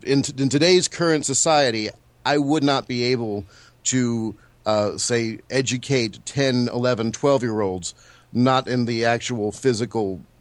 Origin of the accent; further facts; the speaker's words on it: Texas, United States; Speaking as a Texan, I can honestly say